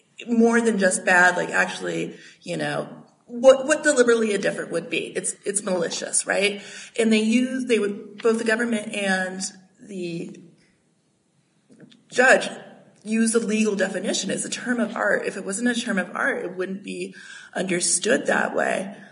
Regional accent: New Mexico, United States; I grew up in New Mexico. It pains me.

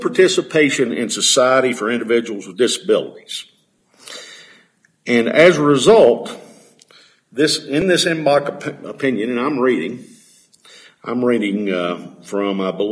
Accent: Benton, Arkansas, United States; I am from Benton, Arkansas.

